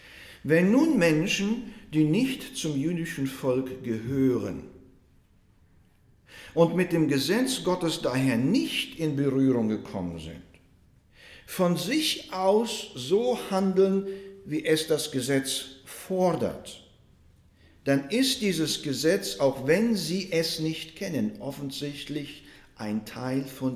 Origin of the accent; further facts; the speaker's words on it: Germany; Als Deutscher schätze ich das sehr, die Pünktlichkeit